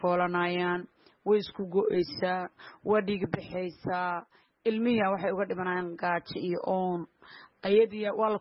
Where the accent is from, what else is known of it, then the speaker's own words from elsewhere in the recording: Galmudug, Somalia; reer Bulaani reer Galmudug baynu nahay